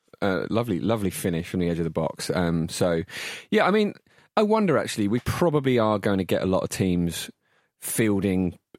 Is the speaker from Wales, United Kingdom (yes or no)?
no; Barking, London, United Kingdom; born there; No, I was born in Barking Hospital, so right in?